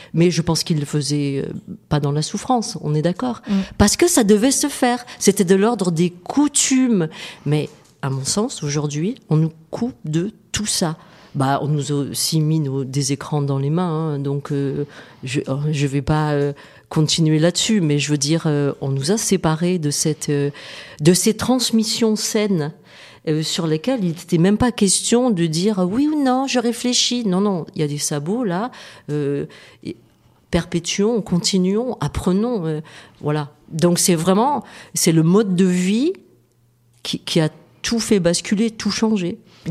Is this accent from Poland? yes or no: no; Centre-Val de Loire, France; J'ai grandi dans le Berry